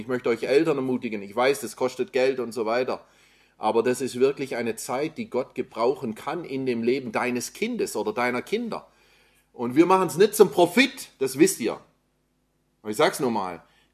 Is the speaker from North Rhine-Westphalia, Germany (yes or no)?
no; Tübingen, Baden-Württemberg, Germany; ich bin eigentlich hier geboren in Tübingen und aufgewachsen und durfte hier zur Schule gehen. Aber ihr merkt es vielleicht an der Aussprache oder so, ich habe auch ein bisschen einen anderen Hintergrund noch. Meine Mutter kommt aus den USA und wir sind dann zweisprachig aufgewachsen